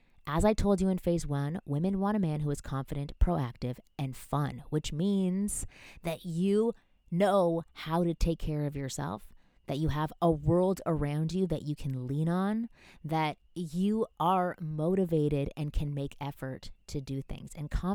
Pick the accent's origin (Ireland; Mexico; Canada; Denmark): Canada; Toronto, Ontario; moved away as an adult; now in Los Angeles, United States; So when I was 23, I moved out to LA from Toronto, Canada, where I had a network of friends I had known since birth, my family, my routine, really my whole world.